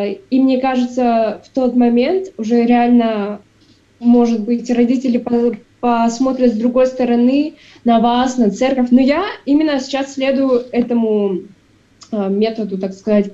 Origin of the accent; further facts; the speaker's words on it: Kamensk-Uralsky, Sverdlovsk Oblast, Russia; меня просто взяли из Екатеринбурга, увезли в мой родной город. Ну, типа, я жила полгода в Каменске-Уральском